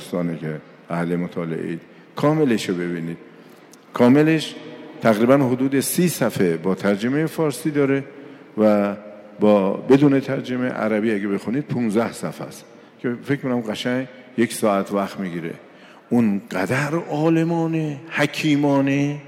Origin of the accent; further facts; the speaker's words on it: Iran; 30 سال پیش وقتی بنده رفتم بیرون از ایران خارج، میگفت بچه کجایی؟ وقتی که میگفتیم بچه ایرانیم،